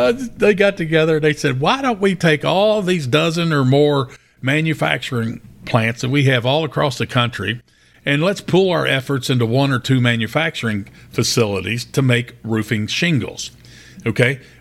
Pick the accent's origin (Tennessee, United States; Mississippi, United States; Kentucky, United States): Kentucky, United States; Louisville; In my hometown, Louisville, Kentucky, you cannot find a house for under $100,000.